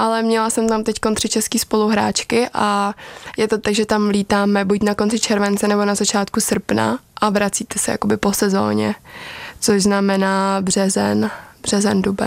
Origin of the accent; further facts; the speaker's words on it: Liberec, Liberec Region, Czechia; jsem z Liberce a to velikost toho města mi úplně stačí